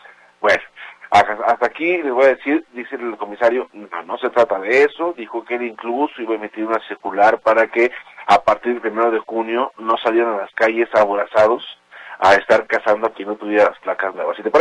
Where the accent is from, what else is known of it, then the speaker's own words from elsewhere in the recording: Mexico; Mira, como buen mexicano, me hace de todo